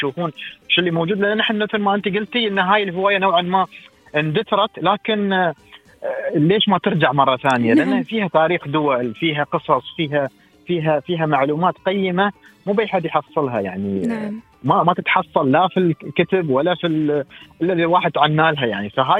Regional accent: United Arab Emirates; ان في ما شاء الله عندنا نحن ترى يعني كاماراتيين

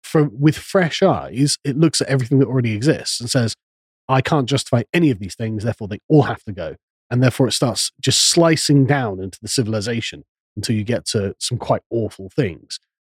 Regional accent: England, United Kingdom; which, of course, as an Englishman, we would like

